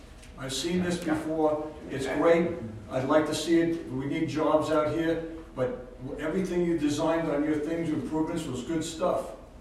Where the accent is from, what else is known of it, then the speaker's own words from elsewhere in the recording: New York, United States; But I grew up on Long Island. I watched this happen.